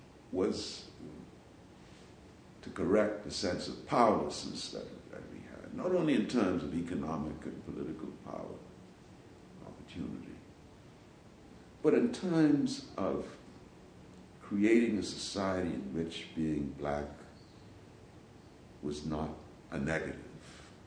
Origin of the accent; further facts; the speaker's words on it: Bahamas; Growing up in the Bahamas to begin